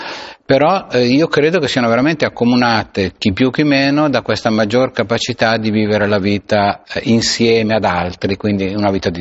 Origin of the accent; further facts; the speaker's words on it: Arona, Piedmont, Italy; io sono nato ad Arona